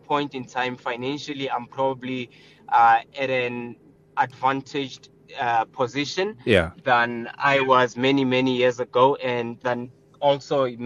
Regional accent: Johannesburg, Gauteng, South Africa; So I'm a Joburg boy. Born and raised in Jersey.

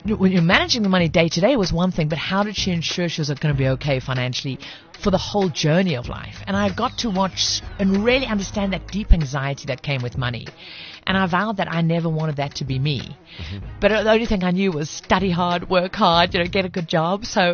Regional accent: KwaZulu-Natal, South Africa; I know my accent doesn't sound like it, but I'm actually a Zulu chick.

